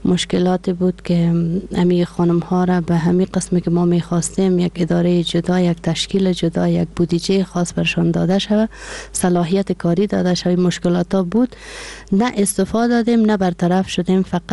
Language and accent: Persian; Kandahar, Afghanistan; ولایت ما از پشت از قندار هستم، از رورابات قندار، ولی از در وردک جای جایداد ما هسته